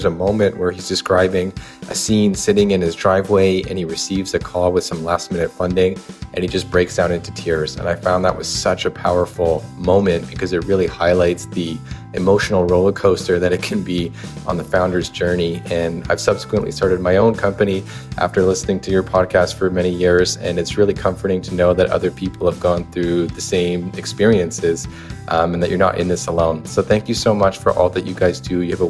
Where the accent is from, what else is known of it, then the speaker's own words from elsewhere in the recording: Vancouver, British Columbia, Canada; I'm from Vancouver, Canada.